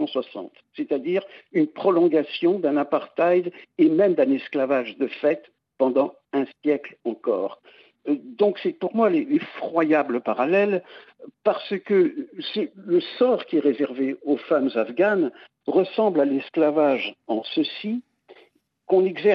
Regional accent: United States; En tant qu'Américain, le parallèle historique que je vois le plus éclairant, le plus profond et le plus dérangeant, c'est le rétablissement, en fait, de l'esclavage dans mon pays

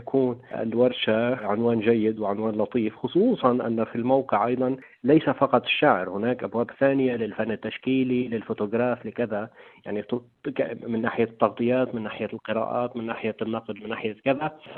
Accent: Lebanon; لا يمكن أنه نحن كشباب لبنانيين وعرب أن نقوم بها لوحدنا

